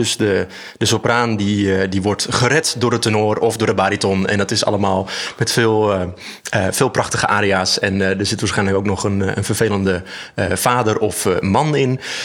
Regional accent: North Holland, Netherlands; now in Amsterdam, Netherlands; Ik ben ook 27 jaar. Ik woon in Amsterdam. Ik kom uit de Zaanstreek.

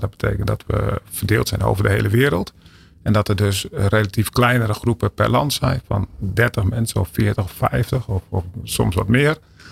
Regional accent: Netherlands; De directheid die wij hebben als Nederlanders kan soms heel goed werken. Kan soms heel erg tot openheid brengen van andere mensen.

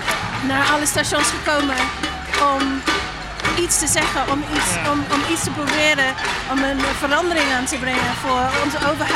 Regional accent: New Zealand; Ik kom uit Nieuw-Zeeland.

